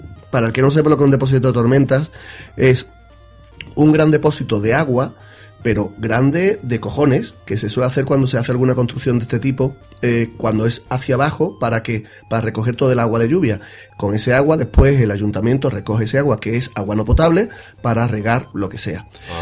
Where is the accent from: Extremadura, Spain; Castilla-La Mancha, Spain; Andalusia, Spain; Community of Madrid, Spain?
Andalusia, Spain; Dos Hermanas; mi pueblo se llama Dos Hermanas, también llamado por algunos aquí Cuatro Tetas.